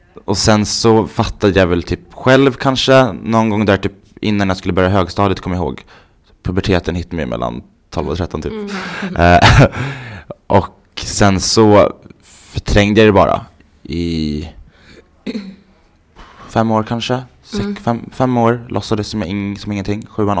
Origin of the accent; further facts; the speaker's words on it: Gävle, Gävleborg County, Sweden; Jag är uppvuxen i Gävle.